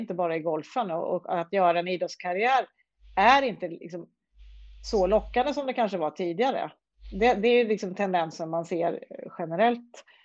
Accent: Finspång, Östergötland, Sweden; när jag växte upp i Finspång, då kunde jag ta med en bollväska ut på ett hål och ställa mig och slå bollar.

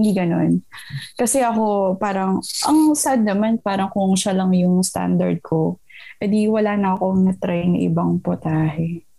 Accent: Visayas, Philippines; siya yung nakaklik ko kasi Bisaya din ako.

